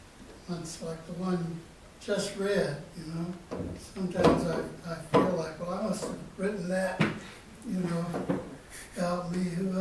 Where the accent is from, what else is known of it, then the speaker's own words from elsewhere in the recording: McComb, Mississippi, United States; also born or lived in Arkansas; growing up in the South, and particularly in Mississippi and Arkansas, and Macomb, Mississippi, the little town where I was born.